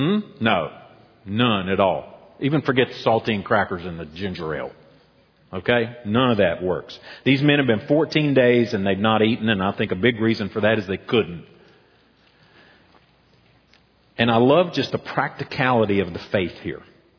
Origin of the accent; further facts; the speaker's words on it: Boone, North Carolina, United States; I was born in Boone, raised in the mountains. I have mountain legs, not sea legs.